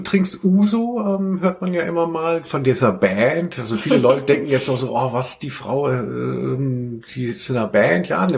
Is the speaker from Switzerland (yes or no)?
no; Hanau, Hesse, Germany; so hieß es damals in Hanau, wo ich aufgewachsen bin